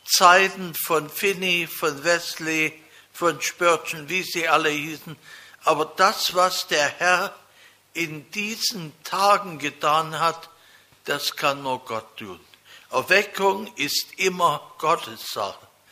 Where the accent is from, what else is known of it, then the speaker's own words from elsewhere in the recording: Vielau, Saxony, Germany; born there; also born or lived in Kirchberg; now in Rebesgrün, Germany; Geboren bin ich in Vielau, dann wohnte ich 53 Jahre in Kirchberg.